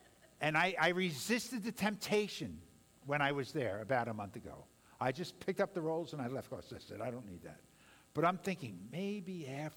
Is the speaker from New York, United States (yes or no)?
yes; Brooklyn, New York, United States; Because when I grew up in Brooklyn, if you asked somebody that question, who are you looking at?